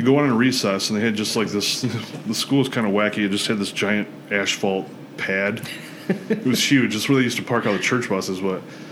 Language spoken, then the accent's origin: English; Pontiac, Michigan, United States; We grew up in Pontiac, and the Bucks play there. Actually, the Bucks play on, their stadium is actually built on the section of Earth our house used to be on.